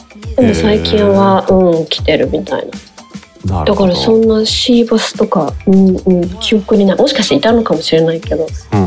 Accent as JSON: {"language": "Japanese", "region": "Hokkaido", "country": "Japan", "said": "なんか私北海道出身なんですよ。"}